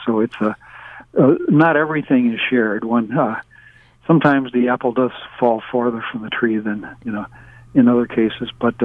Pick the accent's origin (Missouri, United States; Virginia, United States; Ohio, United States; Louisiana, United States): Missouri, United States; St. Louis; also born or lived in New York City; Actually, I'm from St. Louis, Missouri. That's why I'm a St. Louis Cardinals fan. But I got my PhD at New York University, and I spent a lot of my time from the 80s through the present in New York City.